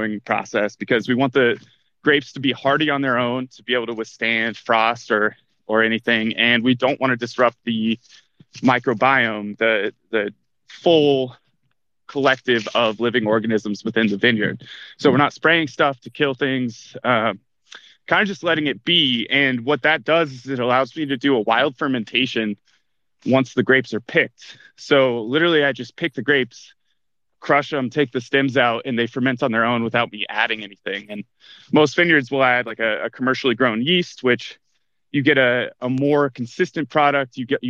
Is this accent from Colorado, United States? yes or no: yes; Paonia, Colorado, United States; I moved back home to my hometown, Peonia, where the vineyard is, and built a house with my dad.